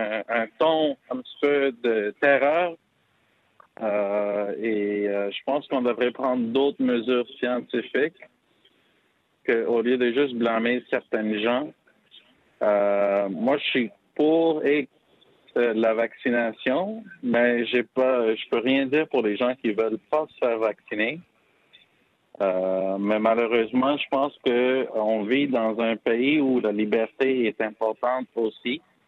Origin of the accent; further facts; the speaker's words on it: India; French is a second language; now in Canada; Moi, je viens de l'Inde.